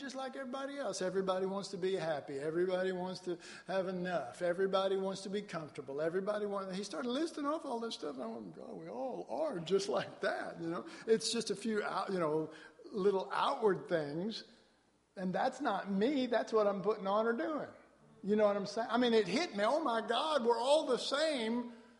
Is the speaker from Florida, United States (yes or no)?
no; Dallas, Texas, United States; And interestingly enough, we came into Dallas. Of course, I grew up in Oak Cliff, we did a show at the Fairmont Hotel in downtown Dallas